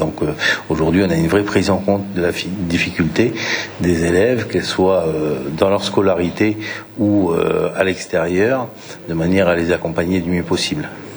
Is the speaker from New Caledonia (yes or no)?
yes; Nouméa, South Province, New Caledonia; je venais d'une petite école de Magenta, Porte de Fer, toute petite